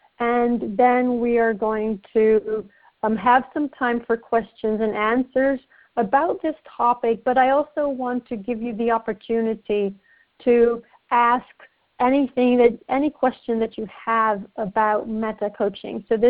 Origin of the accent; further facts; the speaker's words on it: Netherlands; I am from the Netherlands, and I have been living and working in the United States on and off for the past few years.